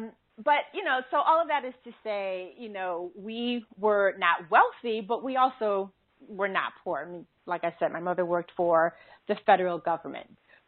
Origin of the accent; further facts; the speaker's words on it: New York City, New York, United States; born there; moved away; So I grew up in a single parent household. Before we left New York City, which is where I was born